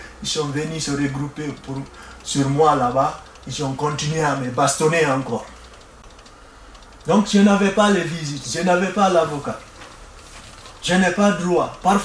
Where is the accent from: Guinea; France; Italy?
Guinea; French is a second language; Je viens de la Guinée-Conakry, un pays qui se trouve en Afrique de l'Ouest. Je ne parle pas bien français, donc le français que je vous parle, c'est français de la rue.